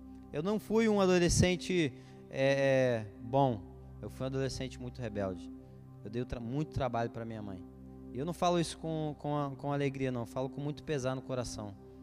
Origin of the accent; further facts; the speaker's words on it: Rio de Janeiro, Brazil; accent: carioca; lá vamos nós, peregrinos, para o Rio de Janeiro. É por isso que eu tenho sotaque carioca. Cresci no Rio de Janeiro.